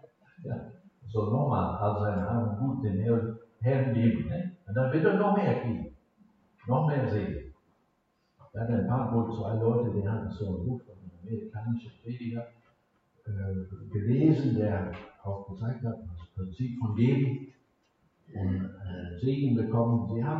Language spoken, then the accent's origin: German; Scotland, United Kingdom; German is a second language; now in Germany; Und ich als Schotte, wenn ich das so lese, ist dann klar